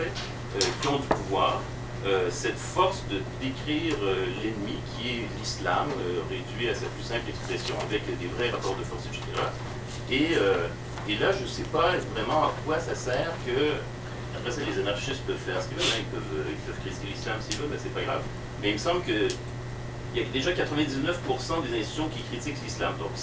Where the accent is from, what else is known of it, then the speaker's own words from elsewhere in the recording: Quebec, Canada; je viens du Québec en fait. Je suis aussi dans les réseaux anarchistes au Québec. Et par ailleurs, je suis aussi à l'université, je suis accessoirement athée aussi.